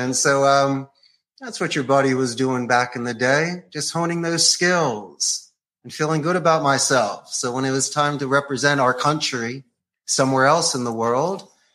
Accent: Philadelphia, Pennsylvania, United States; growing up in Philly, you always did your little bit of hustles.

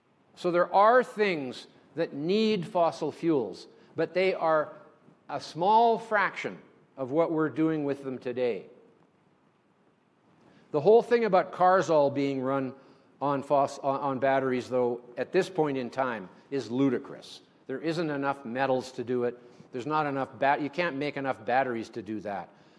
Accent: Canada; I'm a Canadian

